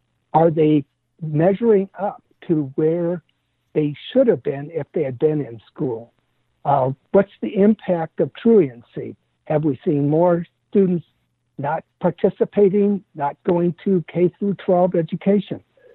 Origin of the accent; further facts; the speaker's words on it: South Dakota, United States; Well, I was born and raised in South Dakota.